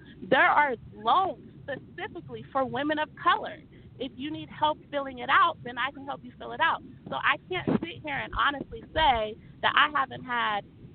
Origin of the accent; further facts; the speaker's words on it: Livermore, California, United States; I am from Livermore, California. We were the only black people from the city that we are from. I went to all white schools. I was the only black girl.